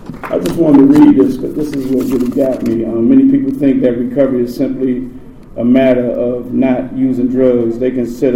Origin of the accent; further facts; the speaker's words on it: Washington, District of Columbia, United States; See, I come from Southeast Washington, D.C., right? And over Southeast, they don't play fair, right?